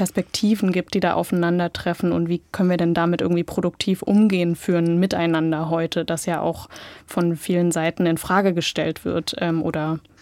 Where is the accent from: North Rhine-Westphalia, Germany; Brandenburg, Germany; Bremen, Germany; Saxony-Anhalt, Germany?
Saxony-Anhalt, Germany; Halle; Übrigens wieder eine Erinnerung an meine Jugend in Halle.